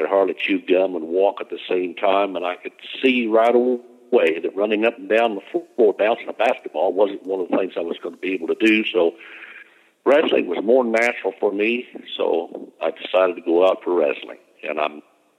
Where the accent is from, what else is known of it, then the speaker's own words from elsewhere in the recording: Atwood, Kansas, United States; As I said, I grew up in Woods High School in Atwood, and Verl McClellan was my wrestling coach, and he encouraged me to come out.